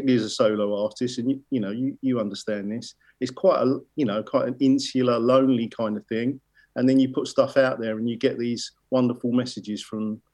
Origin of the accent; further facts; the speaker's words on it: London, United Kingdom; I grew up near the West Ham ground